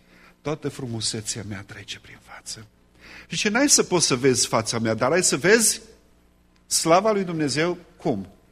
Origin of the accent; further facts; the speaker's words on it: Romania; Pentru că suntem români și ne place poezia și cântarea, închei cu versurile din cântarea aceea.